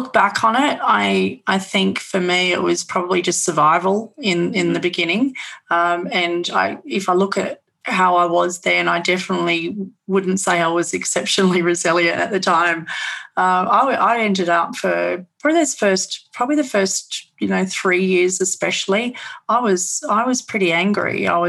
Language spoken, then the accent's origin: English; Australia; growing up in Australia, we've got the tall poppy thing is rife here